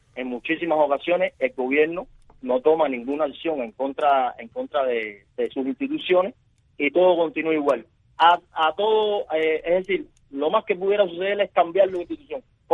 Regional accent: Cuba; las personas y los que estamos sufriendo somos el pueblo de Cuba

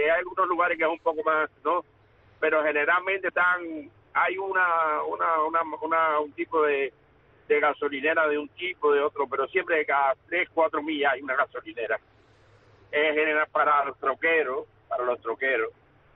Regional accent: Cuba; Yo quiero saludar a mi pueblo cubano.

